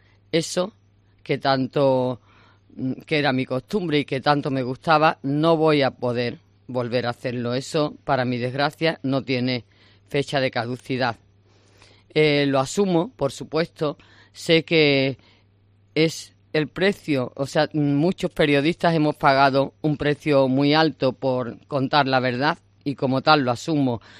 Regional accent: Almonte, Andalusia, Spain; el miércoles 8 se presenta en Almonte, en mi pueblo natal

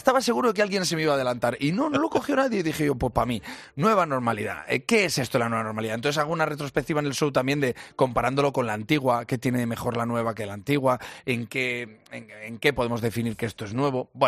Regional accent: Casasola de Arión, Castile and León, Spain; Casasola de Arión, que es mi pueblo, o a Fermosella, que es el pueblo de mi mujer

